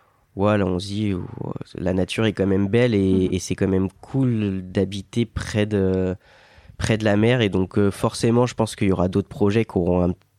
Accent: Pays de la Loire, France; Je viens de la Sarthe.

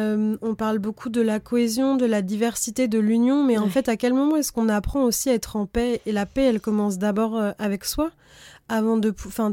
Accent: France; dans la société dans laquelle j'ai grandi en France

